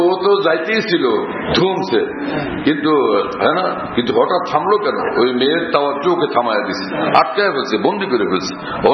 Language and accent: Bangla; Shariatpur, Dhaka Division, Bangladesh; আমার বাড়ি শরীয়তপুরের সেই এলাকায় যেখানে গাঁজাখোরদের এই দরবার টরবার থাকে